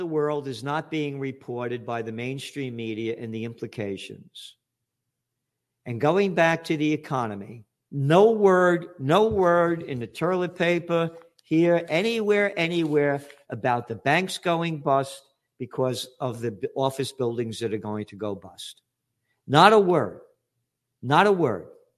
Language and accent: English; Bronx, New York, United States; As a kid, we grew up in the Bronx.